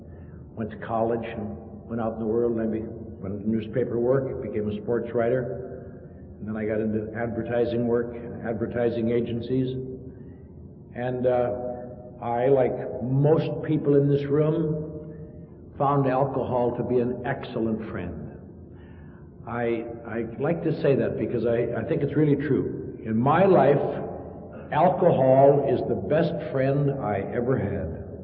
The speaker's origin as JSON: {"language": "English", "region": "Midwest", "country": "United States", "tie": "born or raised there", "said": "And I also came from a little town in the Midwest, and I grew up, as most of you know, and I grew up in the Midwest"}